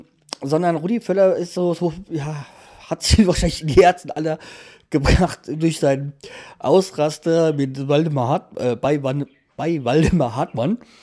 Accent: Hanau, Hesse, Germany; born there; Und zwar, wir sind beide gebürtige Hanauer.

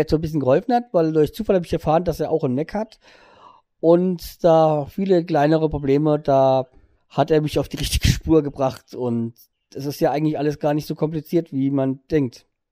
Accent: Hesse, Germany; born there; ich bin gebürtiger Hesse, ich habe einen Sprachfehler

